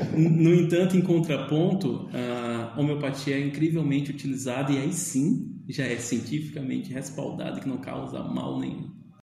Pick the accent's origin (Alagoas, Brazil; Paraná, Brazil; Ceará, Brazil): Alagoas, Brazil; Maceió; also born or lived in Itabuna; Então, quando alguém me pergunta de onde eu sou, eu sempre falo de Maceió, né? Porque, de fato, eu me sinto alagoano, apesar de ter nascido em Itabuna, e nada contra Itabuna, muito menos a Bahia.